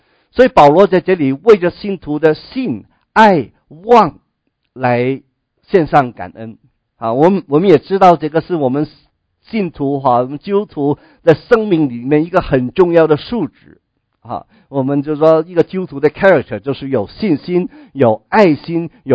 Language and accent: Chinese; Guangdong, China; 我们广东人很喜欢哈讲到功夫这个事情，